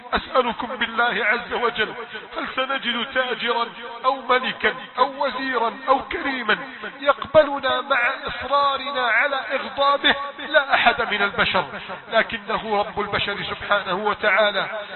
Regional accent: Egypt; احفظ بلدنا مصر

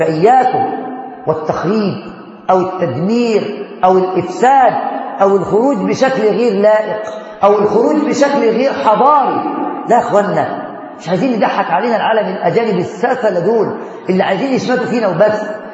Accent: Egypt; ما كانش ربنا بيحبنا كمصريين

